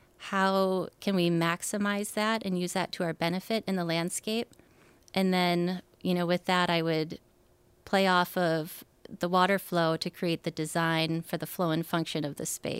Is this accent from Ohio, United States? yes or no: no; Wisconsin, United States; Here I am now, back in my home state of Wisconsin. I've been here about 8 years or so.